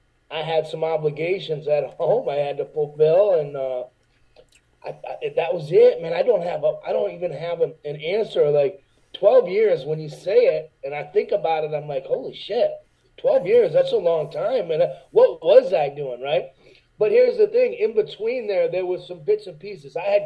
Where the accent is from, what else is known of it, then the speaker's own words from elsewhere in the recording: Detroit, Michigan, United States; But just growing up in Detroit, that was the nickname the kids gave me.